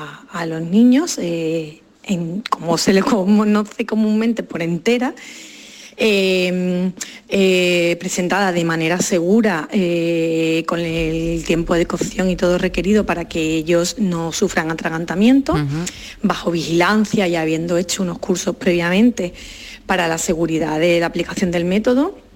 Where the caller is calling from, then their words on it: Seville, Andalusia, Spain; de Sevilla